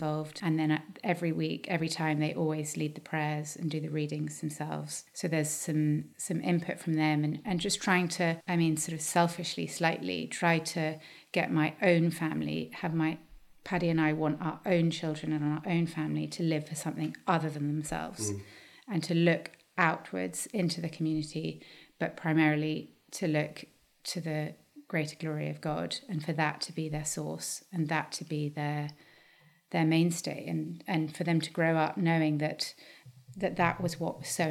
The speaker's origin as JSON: {"language": "English", "region": "London", "country": "United Kingdom", "tie": "born or raised there", "said": "I grew up in London."}